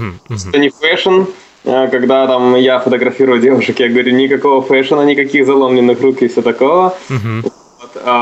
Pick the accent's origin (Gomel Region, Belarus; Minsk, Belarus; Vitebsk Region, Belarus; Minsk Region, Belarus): Vitebsk Region, Belarus; Orsha; moved away; Есть город Орша. Ну, если привязываться к России, это 100 километров от Смоленска.